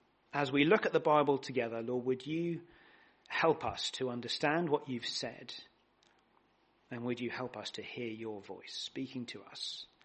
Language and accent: English; England, United Kingdom; In 1966, as we English like to remember, the English men won the Football World Cup.